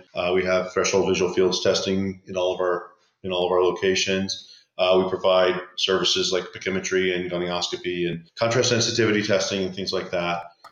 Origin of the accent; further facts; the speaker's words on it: Las Vegas, Nevada, United States; I grew up here in Las Vegas, Nevada, went to college.